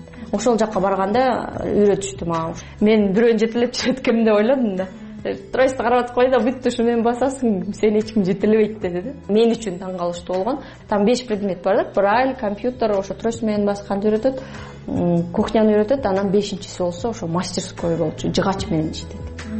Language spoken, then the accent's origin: Kyrgyz; Issyk-Kul Region, Kyrgyzstan; Мен өзүм негизи көлдө төрөлүп өскөм, жети өгүз районунда.